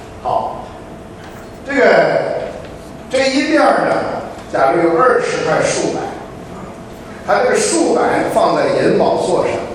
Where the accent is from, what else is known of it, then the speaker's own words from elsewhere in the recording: China; 这个造假木啊，就是可能我们中国人呢不太熟悉